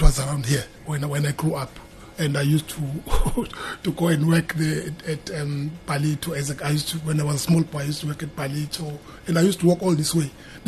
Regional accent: Tongaat, KwaZulu-Natal, South Africa; also born or lived in Mtunzini; I come from Tunzini. That's where I was born, and I grew up in Tongat, though.

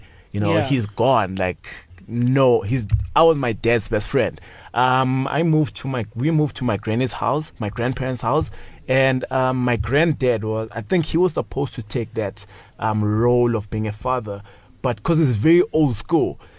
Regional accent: Daveyton, Gauteng, South Africa; also born or lived in Lydenburg / Tsakane; And when I was five, my mom and dad moved to Daveyton, stayed in Daveyton. They separated, had to go to Tsakane.

